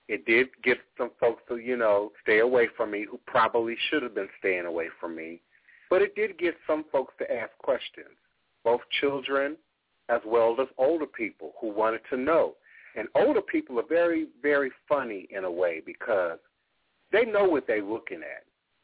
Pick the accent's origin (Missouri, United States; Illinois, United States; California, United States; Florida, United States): Illinois, United States; Chicago; born there; You know, I'm born from Chicago. I have brothers and sisters still in Chicago.